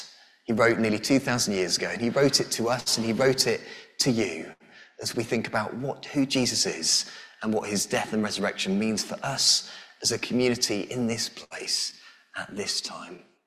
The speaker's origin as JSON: {"language": "English", "region": "England", "country": "United Kingdom", "said": "We are English, I know."}